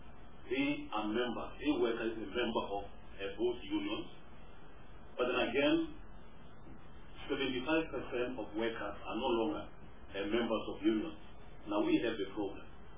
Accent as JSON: {"language": "English", "region": "Limpopo", "country": "South Africa", "said": "I come from Limpopo, for example"}